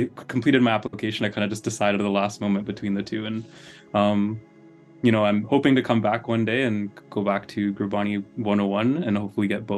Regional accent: Vancouver, British Columbia, Canada; I'm from Vancouver, BC.

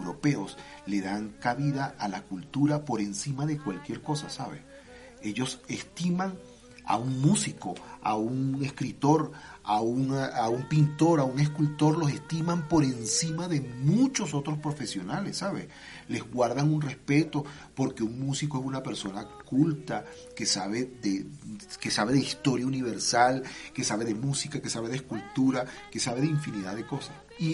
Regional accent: Venezuela; now in Colombia; es realmente un sistema muy increíblemente grande en mi país. Mira, por darte referencia, yo les hablo de Barquisimeto, que es, Barquisimeto es la capital musical de Venezuela, así como llaman aquí a Ibagué.

